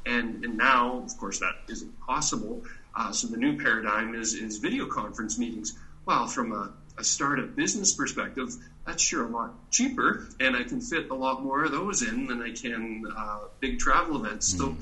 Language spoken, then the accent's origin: English; Calgary, Alberta, Canada; Went to university and did a lot of my growing up in Calgary, Alberta, Canada, and graduated university in 1997.